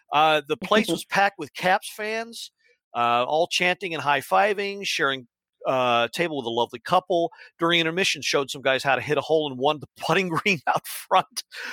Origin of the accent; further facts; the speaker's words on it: Maryland, United States; I'm from Maryland, but I was at a Dave & Buster's in Syracuse, New York.